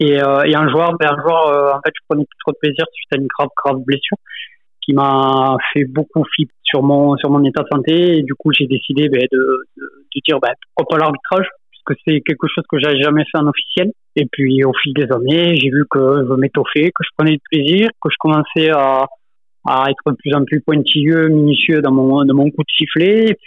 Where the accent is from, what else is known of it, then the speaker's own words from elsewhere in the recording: Malaussanne, Nouvelle-Aquitaine, France; moved away as an adult; now in Toulouse, France; un petit club à côté de d'Arzac, au nord de Pau, Malossano, c'est mon club formateur. Puis après, je suis parti du côté de Norbern Basket jusqu'en 2015. Et après, donc pour le travail, je me suis expatrié sur Toulouse